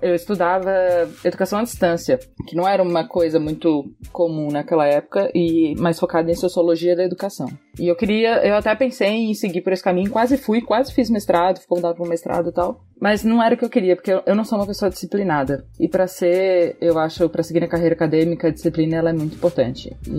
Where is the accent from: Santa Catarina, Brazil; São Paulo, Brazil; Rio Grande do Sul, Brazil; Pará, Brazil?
Santa Catarina, Brazil; Florianópolis; Eu sou catarinense, morei a vida toda praticamente em Santa Catarina, mais especificamente em Florianópolis. Estudei, né? Vivi toda a vida jovem lá.